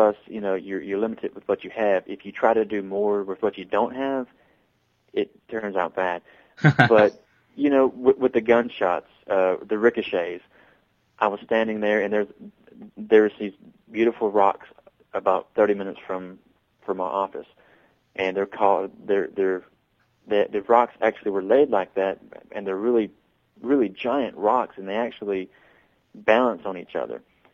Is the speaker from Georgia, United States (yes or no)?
yes; Georgia, United States; accent: Georgia; I'm from Georgia and I have an accent from Georgia